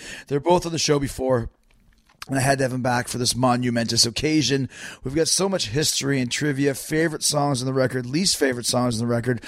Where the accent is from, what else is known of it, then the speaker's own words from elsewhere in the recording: Winnipeg, Manitoba, Canada; I've got another … live show lined up in my hometown of Winnipeg. I'm from Winnipeg